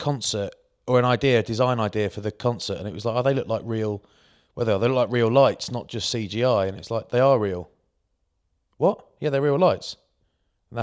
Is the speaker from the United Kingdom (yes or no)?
yes; Maidstone, South East England, United Kingdom; I'm from Maidstone, Kent, mate.